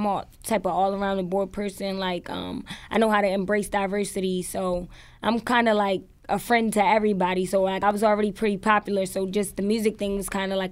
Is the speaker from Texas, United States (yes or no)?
no; Baltimore, Maryland, United States; I want people to know that I'm from Baltimore